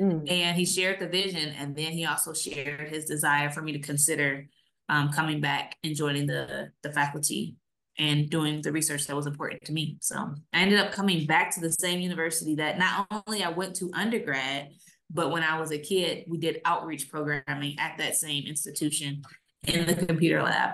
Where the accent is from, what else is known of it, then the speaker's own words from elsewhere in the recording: Detroit, Michigan, United States; I am from Detroit, Michigan. So I currently work in the city next door to the city that I am not only from, but I live here now.